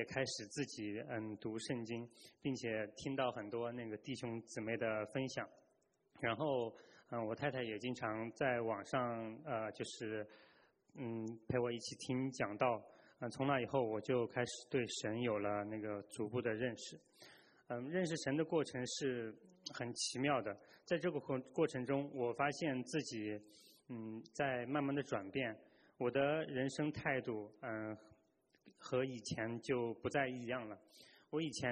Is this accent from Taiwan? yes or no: no; China; 我来自中国大陆。